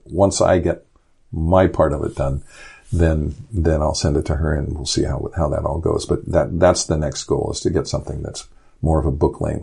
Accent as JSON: {"language": "English", "region": "Indiana", "country": "United States", "tie": "born or raised there", "said": "In fact, I grew up in Indiana and didn't even realize commercial fishing was still a thing."}